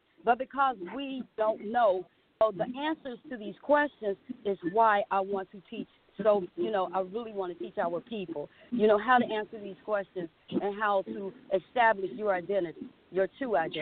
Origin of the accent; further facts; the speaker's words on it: Chicago, Illinois, United States; from Chicago. I live in Chicago.